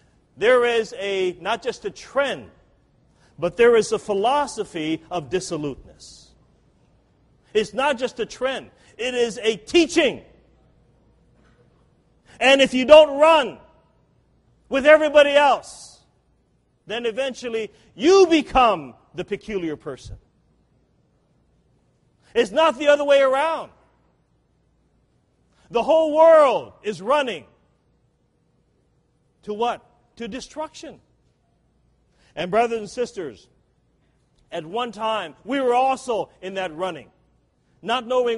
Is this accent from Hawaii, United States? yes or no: yes; Hawaii, United States; I grew up in Hawaii. My family's from Hawaii, and my parents grew up on the Big Island there, and I grew up on the island of Oahu.